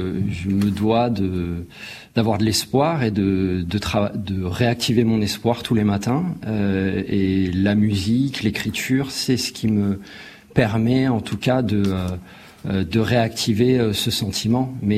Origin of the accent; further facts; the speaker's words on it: France; also born or lived in Rwanda; je suis français, mais rwandais également.